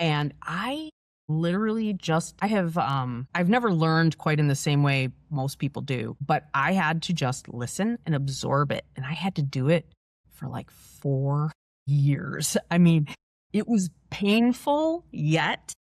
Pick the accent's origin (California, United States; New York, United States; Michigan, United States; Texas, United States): Michigan, United States; Detroit; I come from Metro Detroit, you know, we came from a hardworking blue collar area where you don't talk about investing or anything.